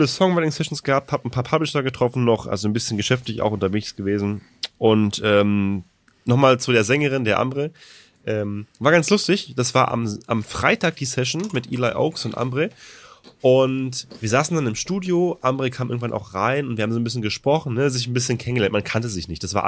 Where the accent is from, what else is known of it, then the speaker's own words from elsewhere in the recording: Potsdam, Brandenburg, Germany; also born or lived in Werder (Havel); ich komme hier aus der Nähe von Berlin, ich bin damals hier aufgewachsen in Potsdam, / Werder Havel